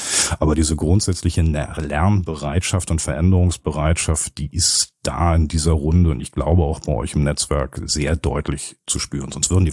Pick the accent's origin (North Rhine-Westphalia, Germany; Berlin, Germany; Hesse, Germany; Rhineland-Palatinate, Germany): Berlin, Germany; also in Berlin hier als Berliner